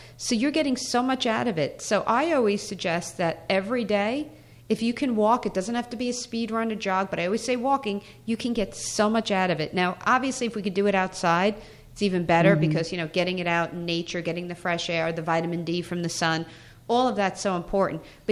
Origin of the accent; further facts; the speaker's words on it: New York, United States; I just walk fast. I'm a New Yorker. That's how we are.